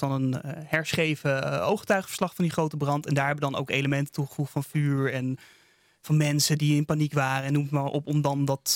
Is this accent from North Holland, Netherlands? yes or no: yes; Huizen, North Holland, Netherlands; want ik kom zelf uit Huizen.